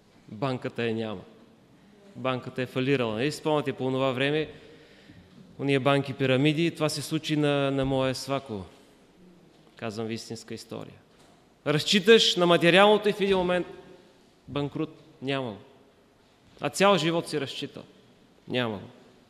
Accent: Plovdiv, Plovdiv Province, Bulgaria; да застана в една от църквите в Пловдив, в моя роден град

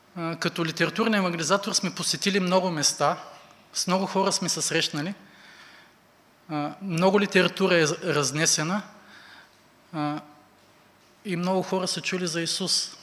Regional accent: Silistra, Silistra Province, Bulgaria; now in Dobrich, Bulgaria; Както разбрахте, аз съм от Силистра, но сега живея в Добрич.

